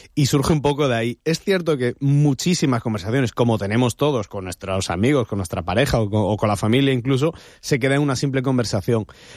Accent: Galicia, Spain; now in Benidorm, Spain; Yo, por ejemplo, no tuve la suerte de nacer aquí, yo soy gallego

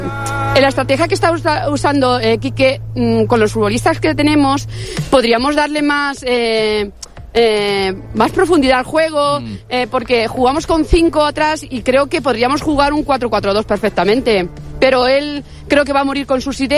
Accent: Ciudad Real, Castilla-La Mancha, Spain; venimos de Ciudad Real.

